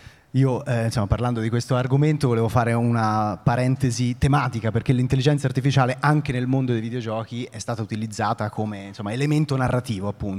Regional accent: Tuscany, Italy; ma io sono toscano, c'è anche un po' di spirantizzazione

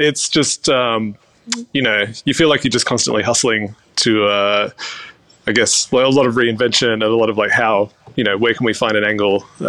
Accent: Sydney, New South Wales, Australia; moved away as an adult; now in Canberra, Australia; I'm from Sydney and I lived there, you know, until I was like 32 and worked in a lot of great places, then moved to Canberra.

